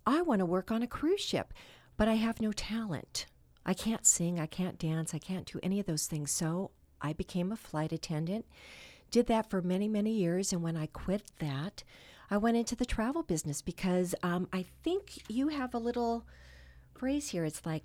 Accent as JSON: {"language": "English", "town": "San Pedro", "region": "California", "country": "United States", "tie": "born or raised there", "said": "I was born and raised in San Pedro"}